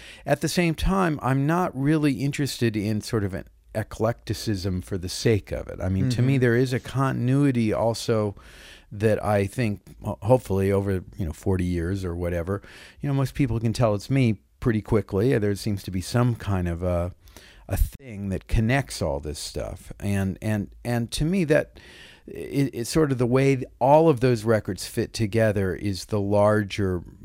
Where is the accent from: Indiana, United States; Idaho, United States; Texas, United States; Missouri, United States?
Missouri, United States; Kansas City; I was very lucky just through the chance of chronology and geography to wind up there at the time I did. I mean, Kansas City in the late 60s and early 70s was still a place